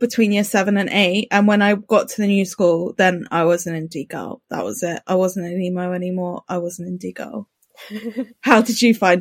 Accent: Brighton, South East England, United Kingdom; I grew up in Brighton

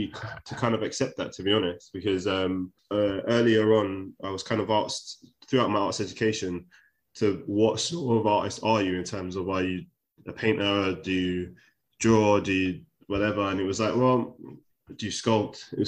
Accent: London, United Kingdom; I grew up in Shepherd's Bush. I'm a London boy for London town.

